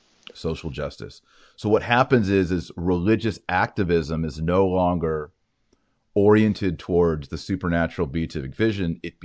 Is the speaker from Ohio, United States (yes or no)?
no; Texas, United States; accent: Texas; Pardon my Texas accent, wander.